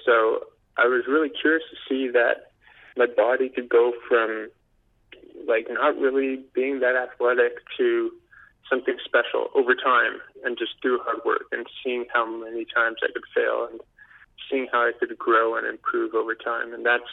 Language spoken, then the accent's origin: English; Port Moody, British Columbia, Canada; also born or lived in Calgary; I spent some time growing up in Port Moody, BC, where I was a part of the Junior Grizzlies League. And then when we moved to Calgary, I joined up with the community team and continued to play through junior high school, private club.